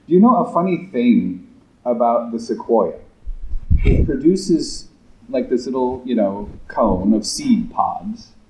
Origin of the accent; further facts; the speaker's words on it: California, United States; You may remember I'm from California natively, and we have a lot of fruits and nuts in California.